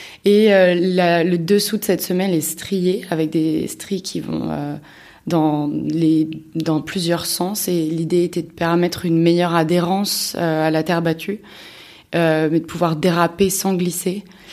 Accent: Paris, Île-de-France, France; je suis du coup la dernière de trois sœurs et j'ai grandi à Paris, à Belleville.

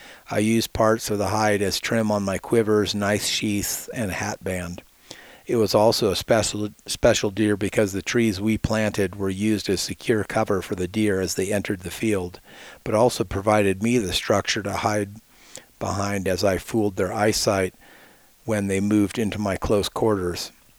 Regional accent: Illinois, United States; For instance, my home state of Illinois has a magnetic declination of 3 degrees east

